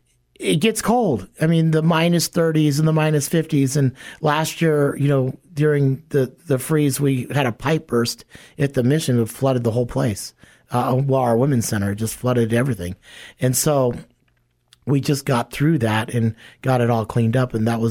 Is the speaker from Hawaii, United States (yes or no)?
yes; Hawaii, United States; now in Sioux Falls, United States; You know, I came from Hawaii. I get homelessness in Hawaii.